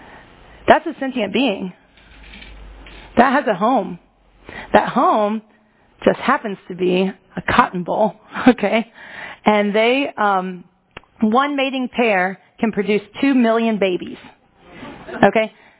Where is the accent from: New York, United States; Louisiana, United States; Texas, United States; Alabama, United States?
Alabama, United States; I'm from Alabama, and we used to drive to the Gulf Coast frequently to go to the beach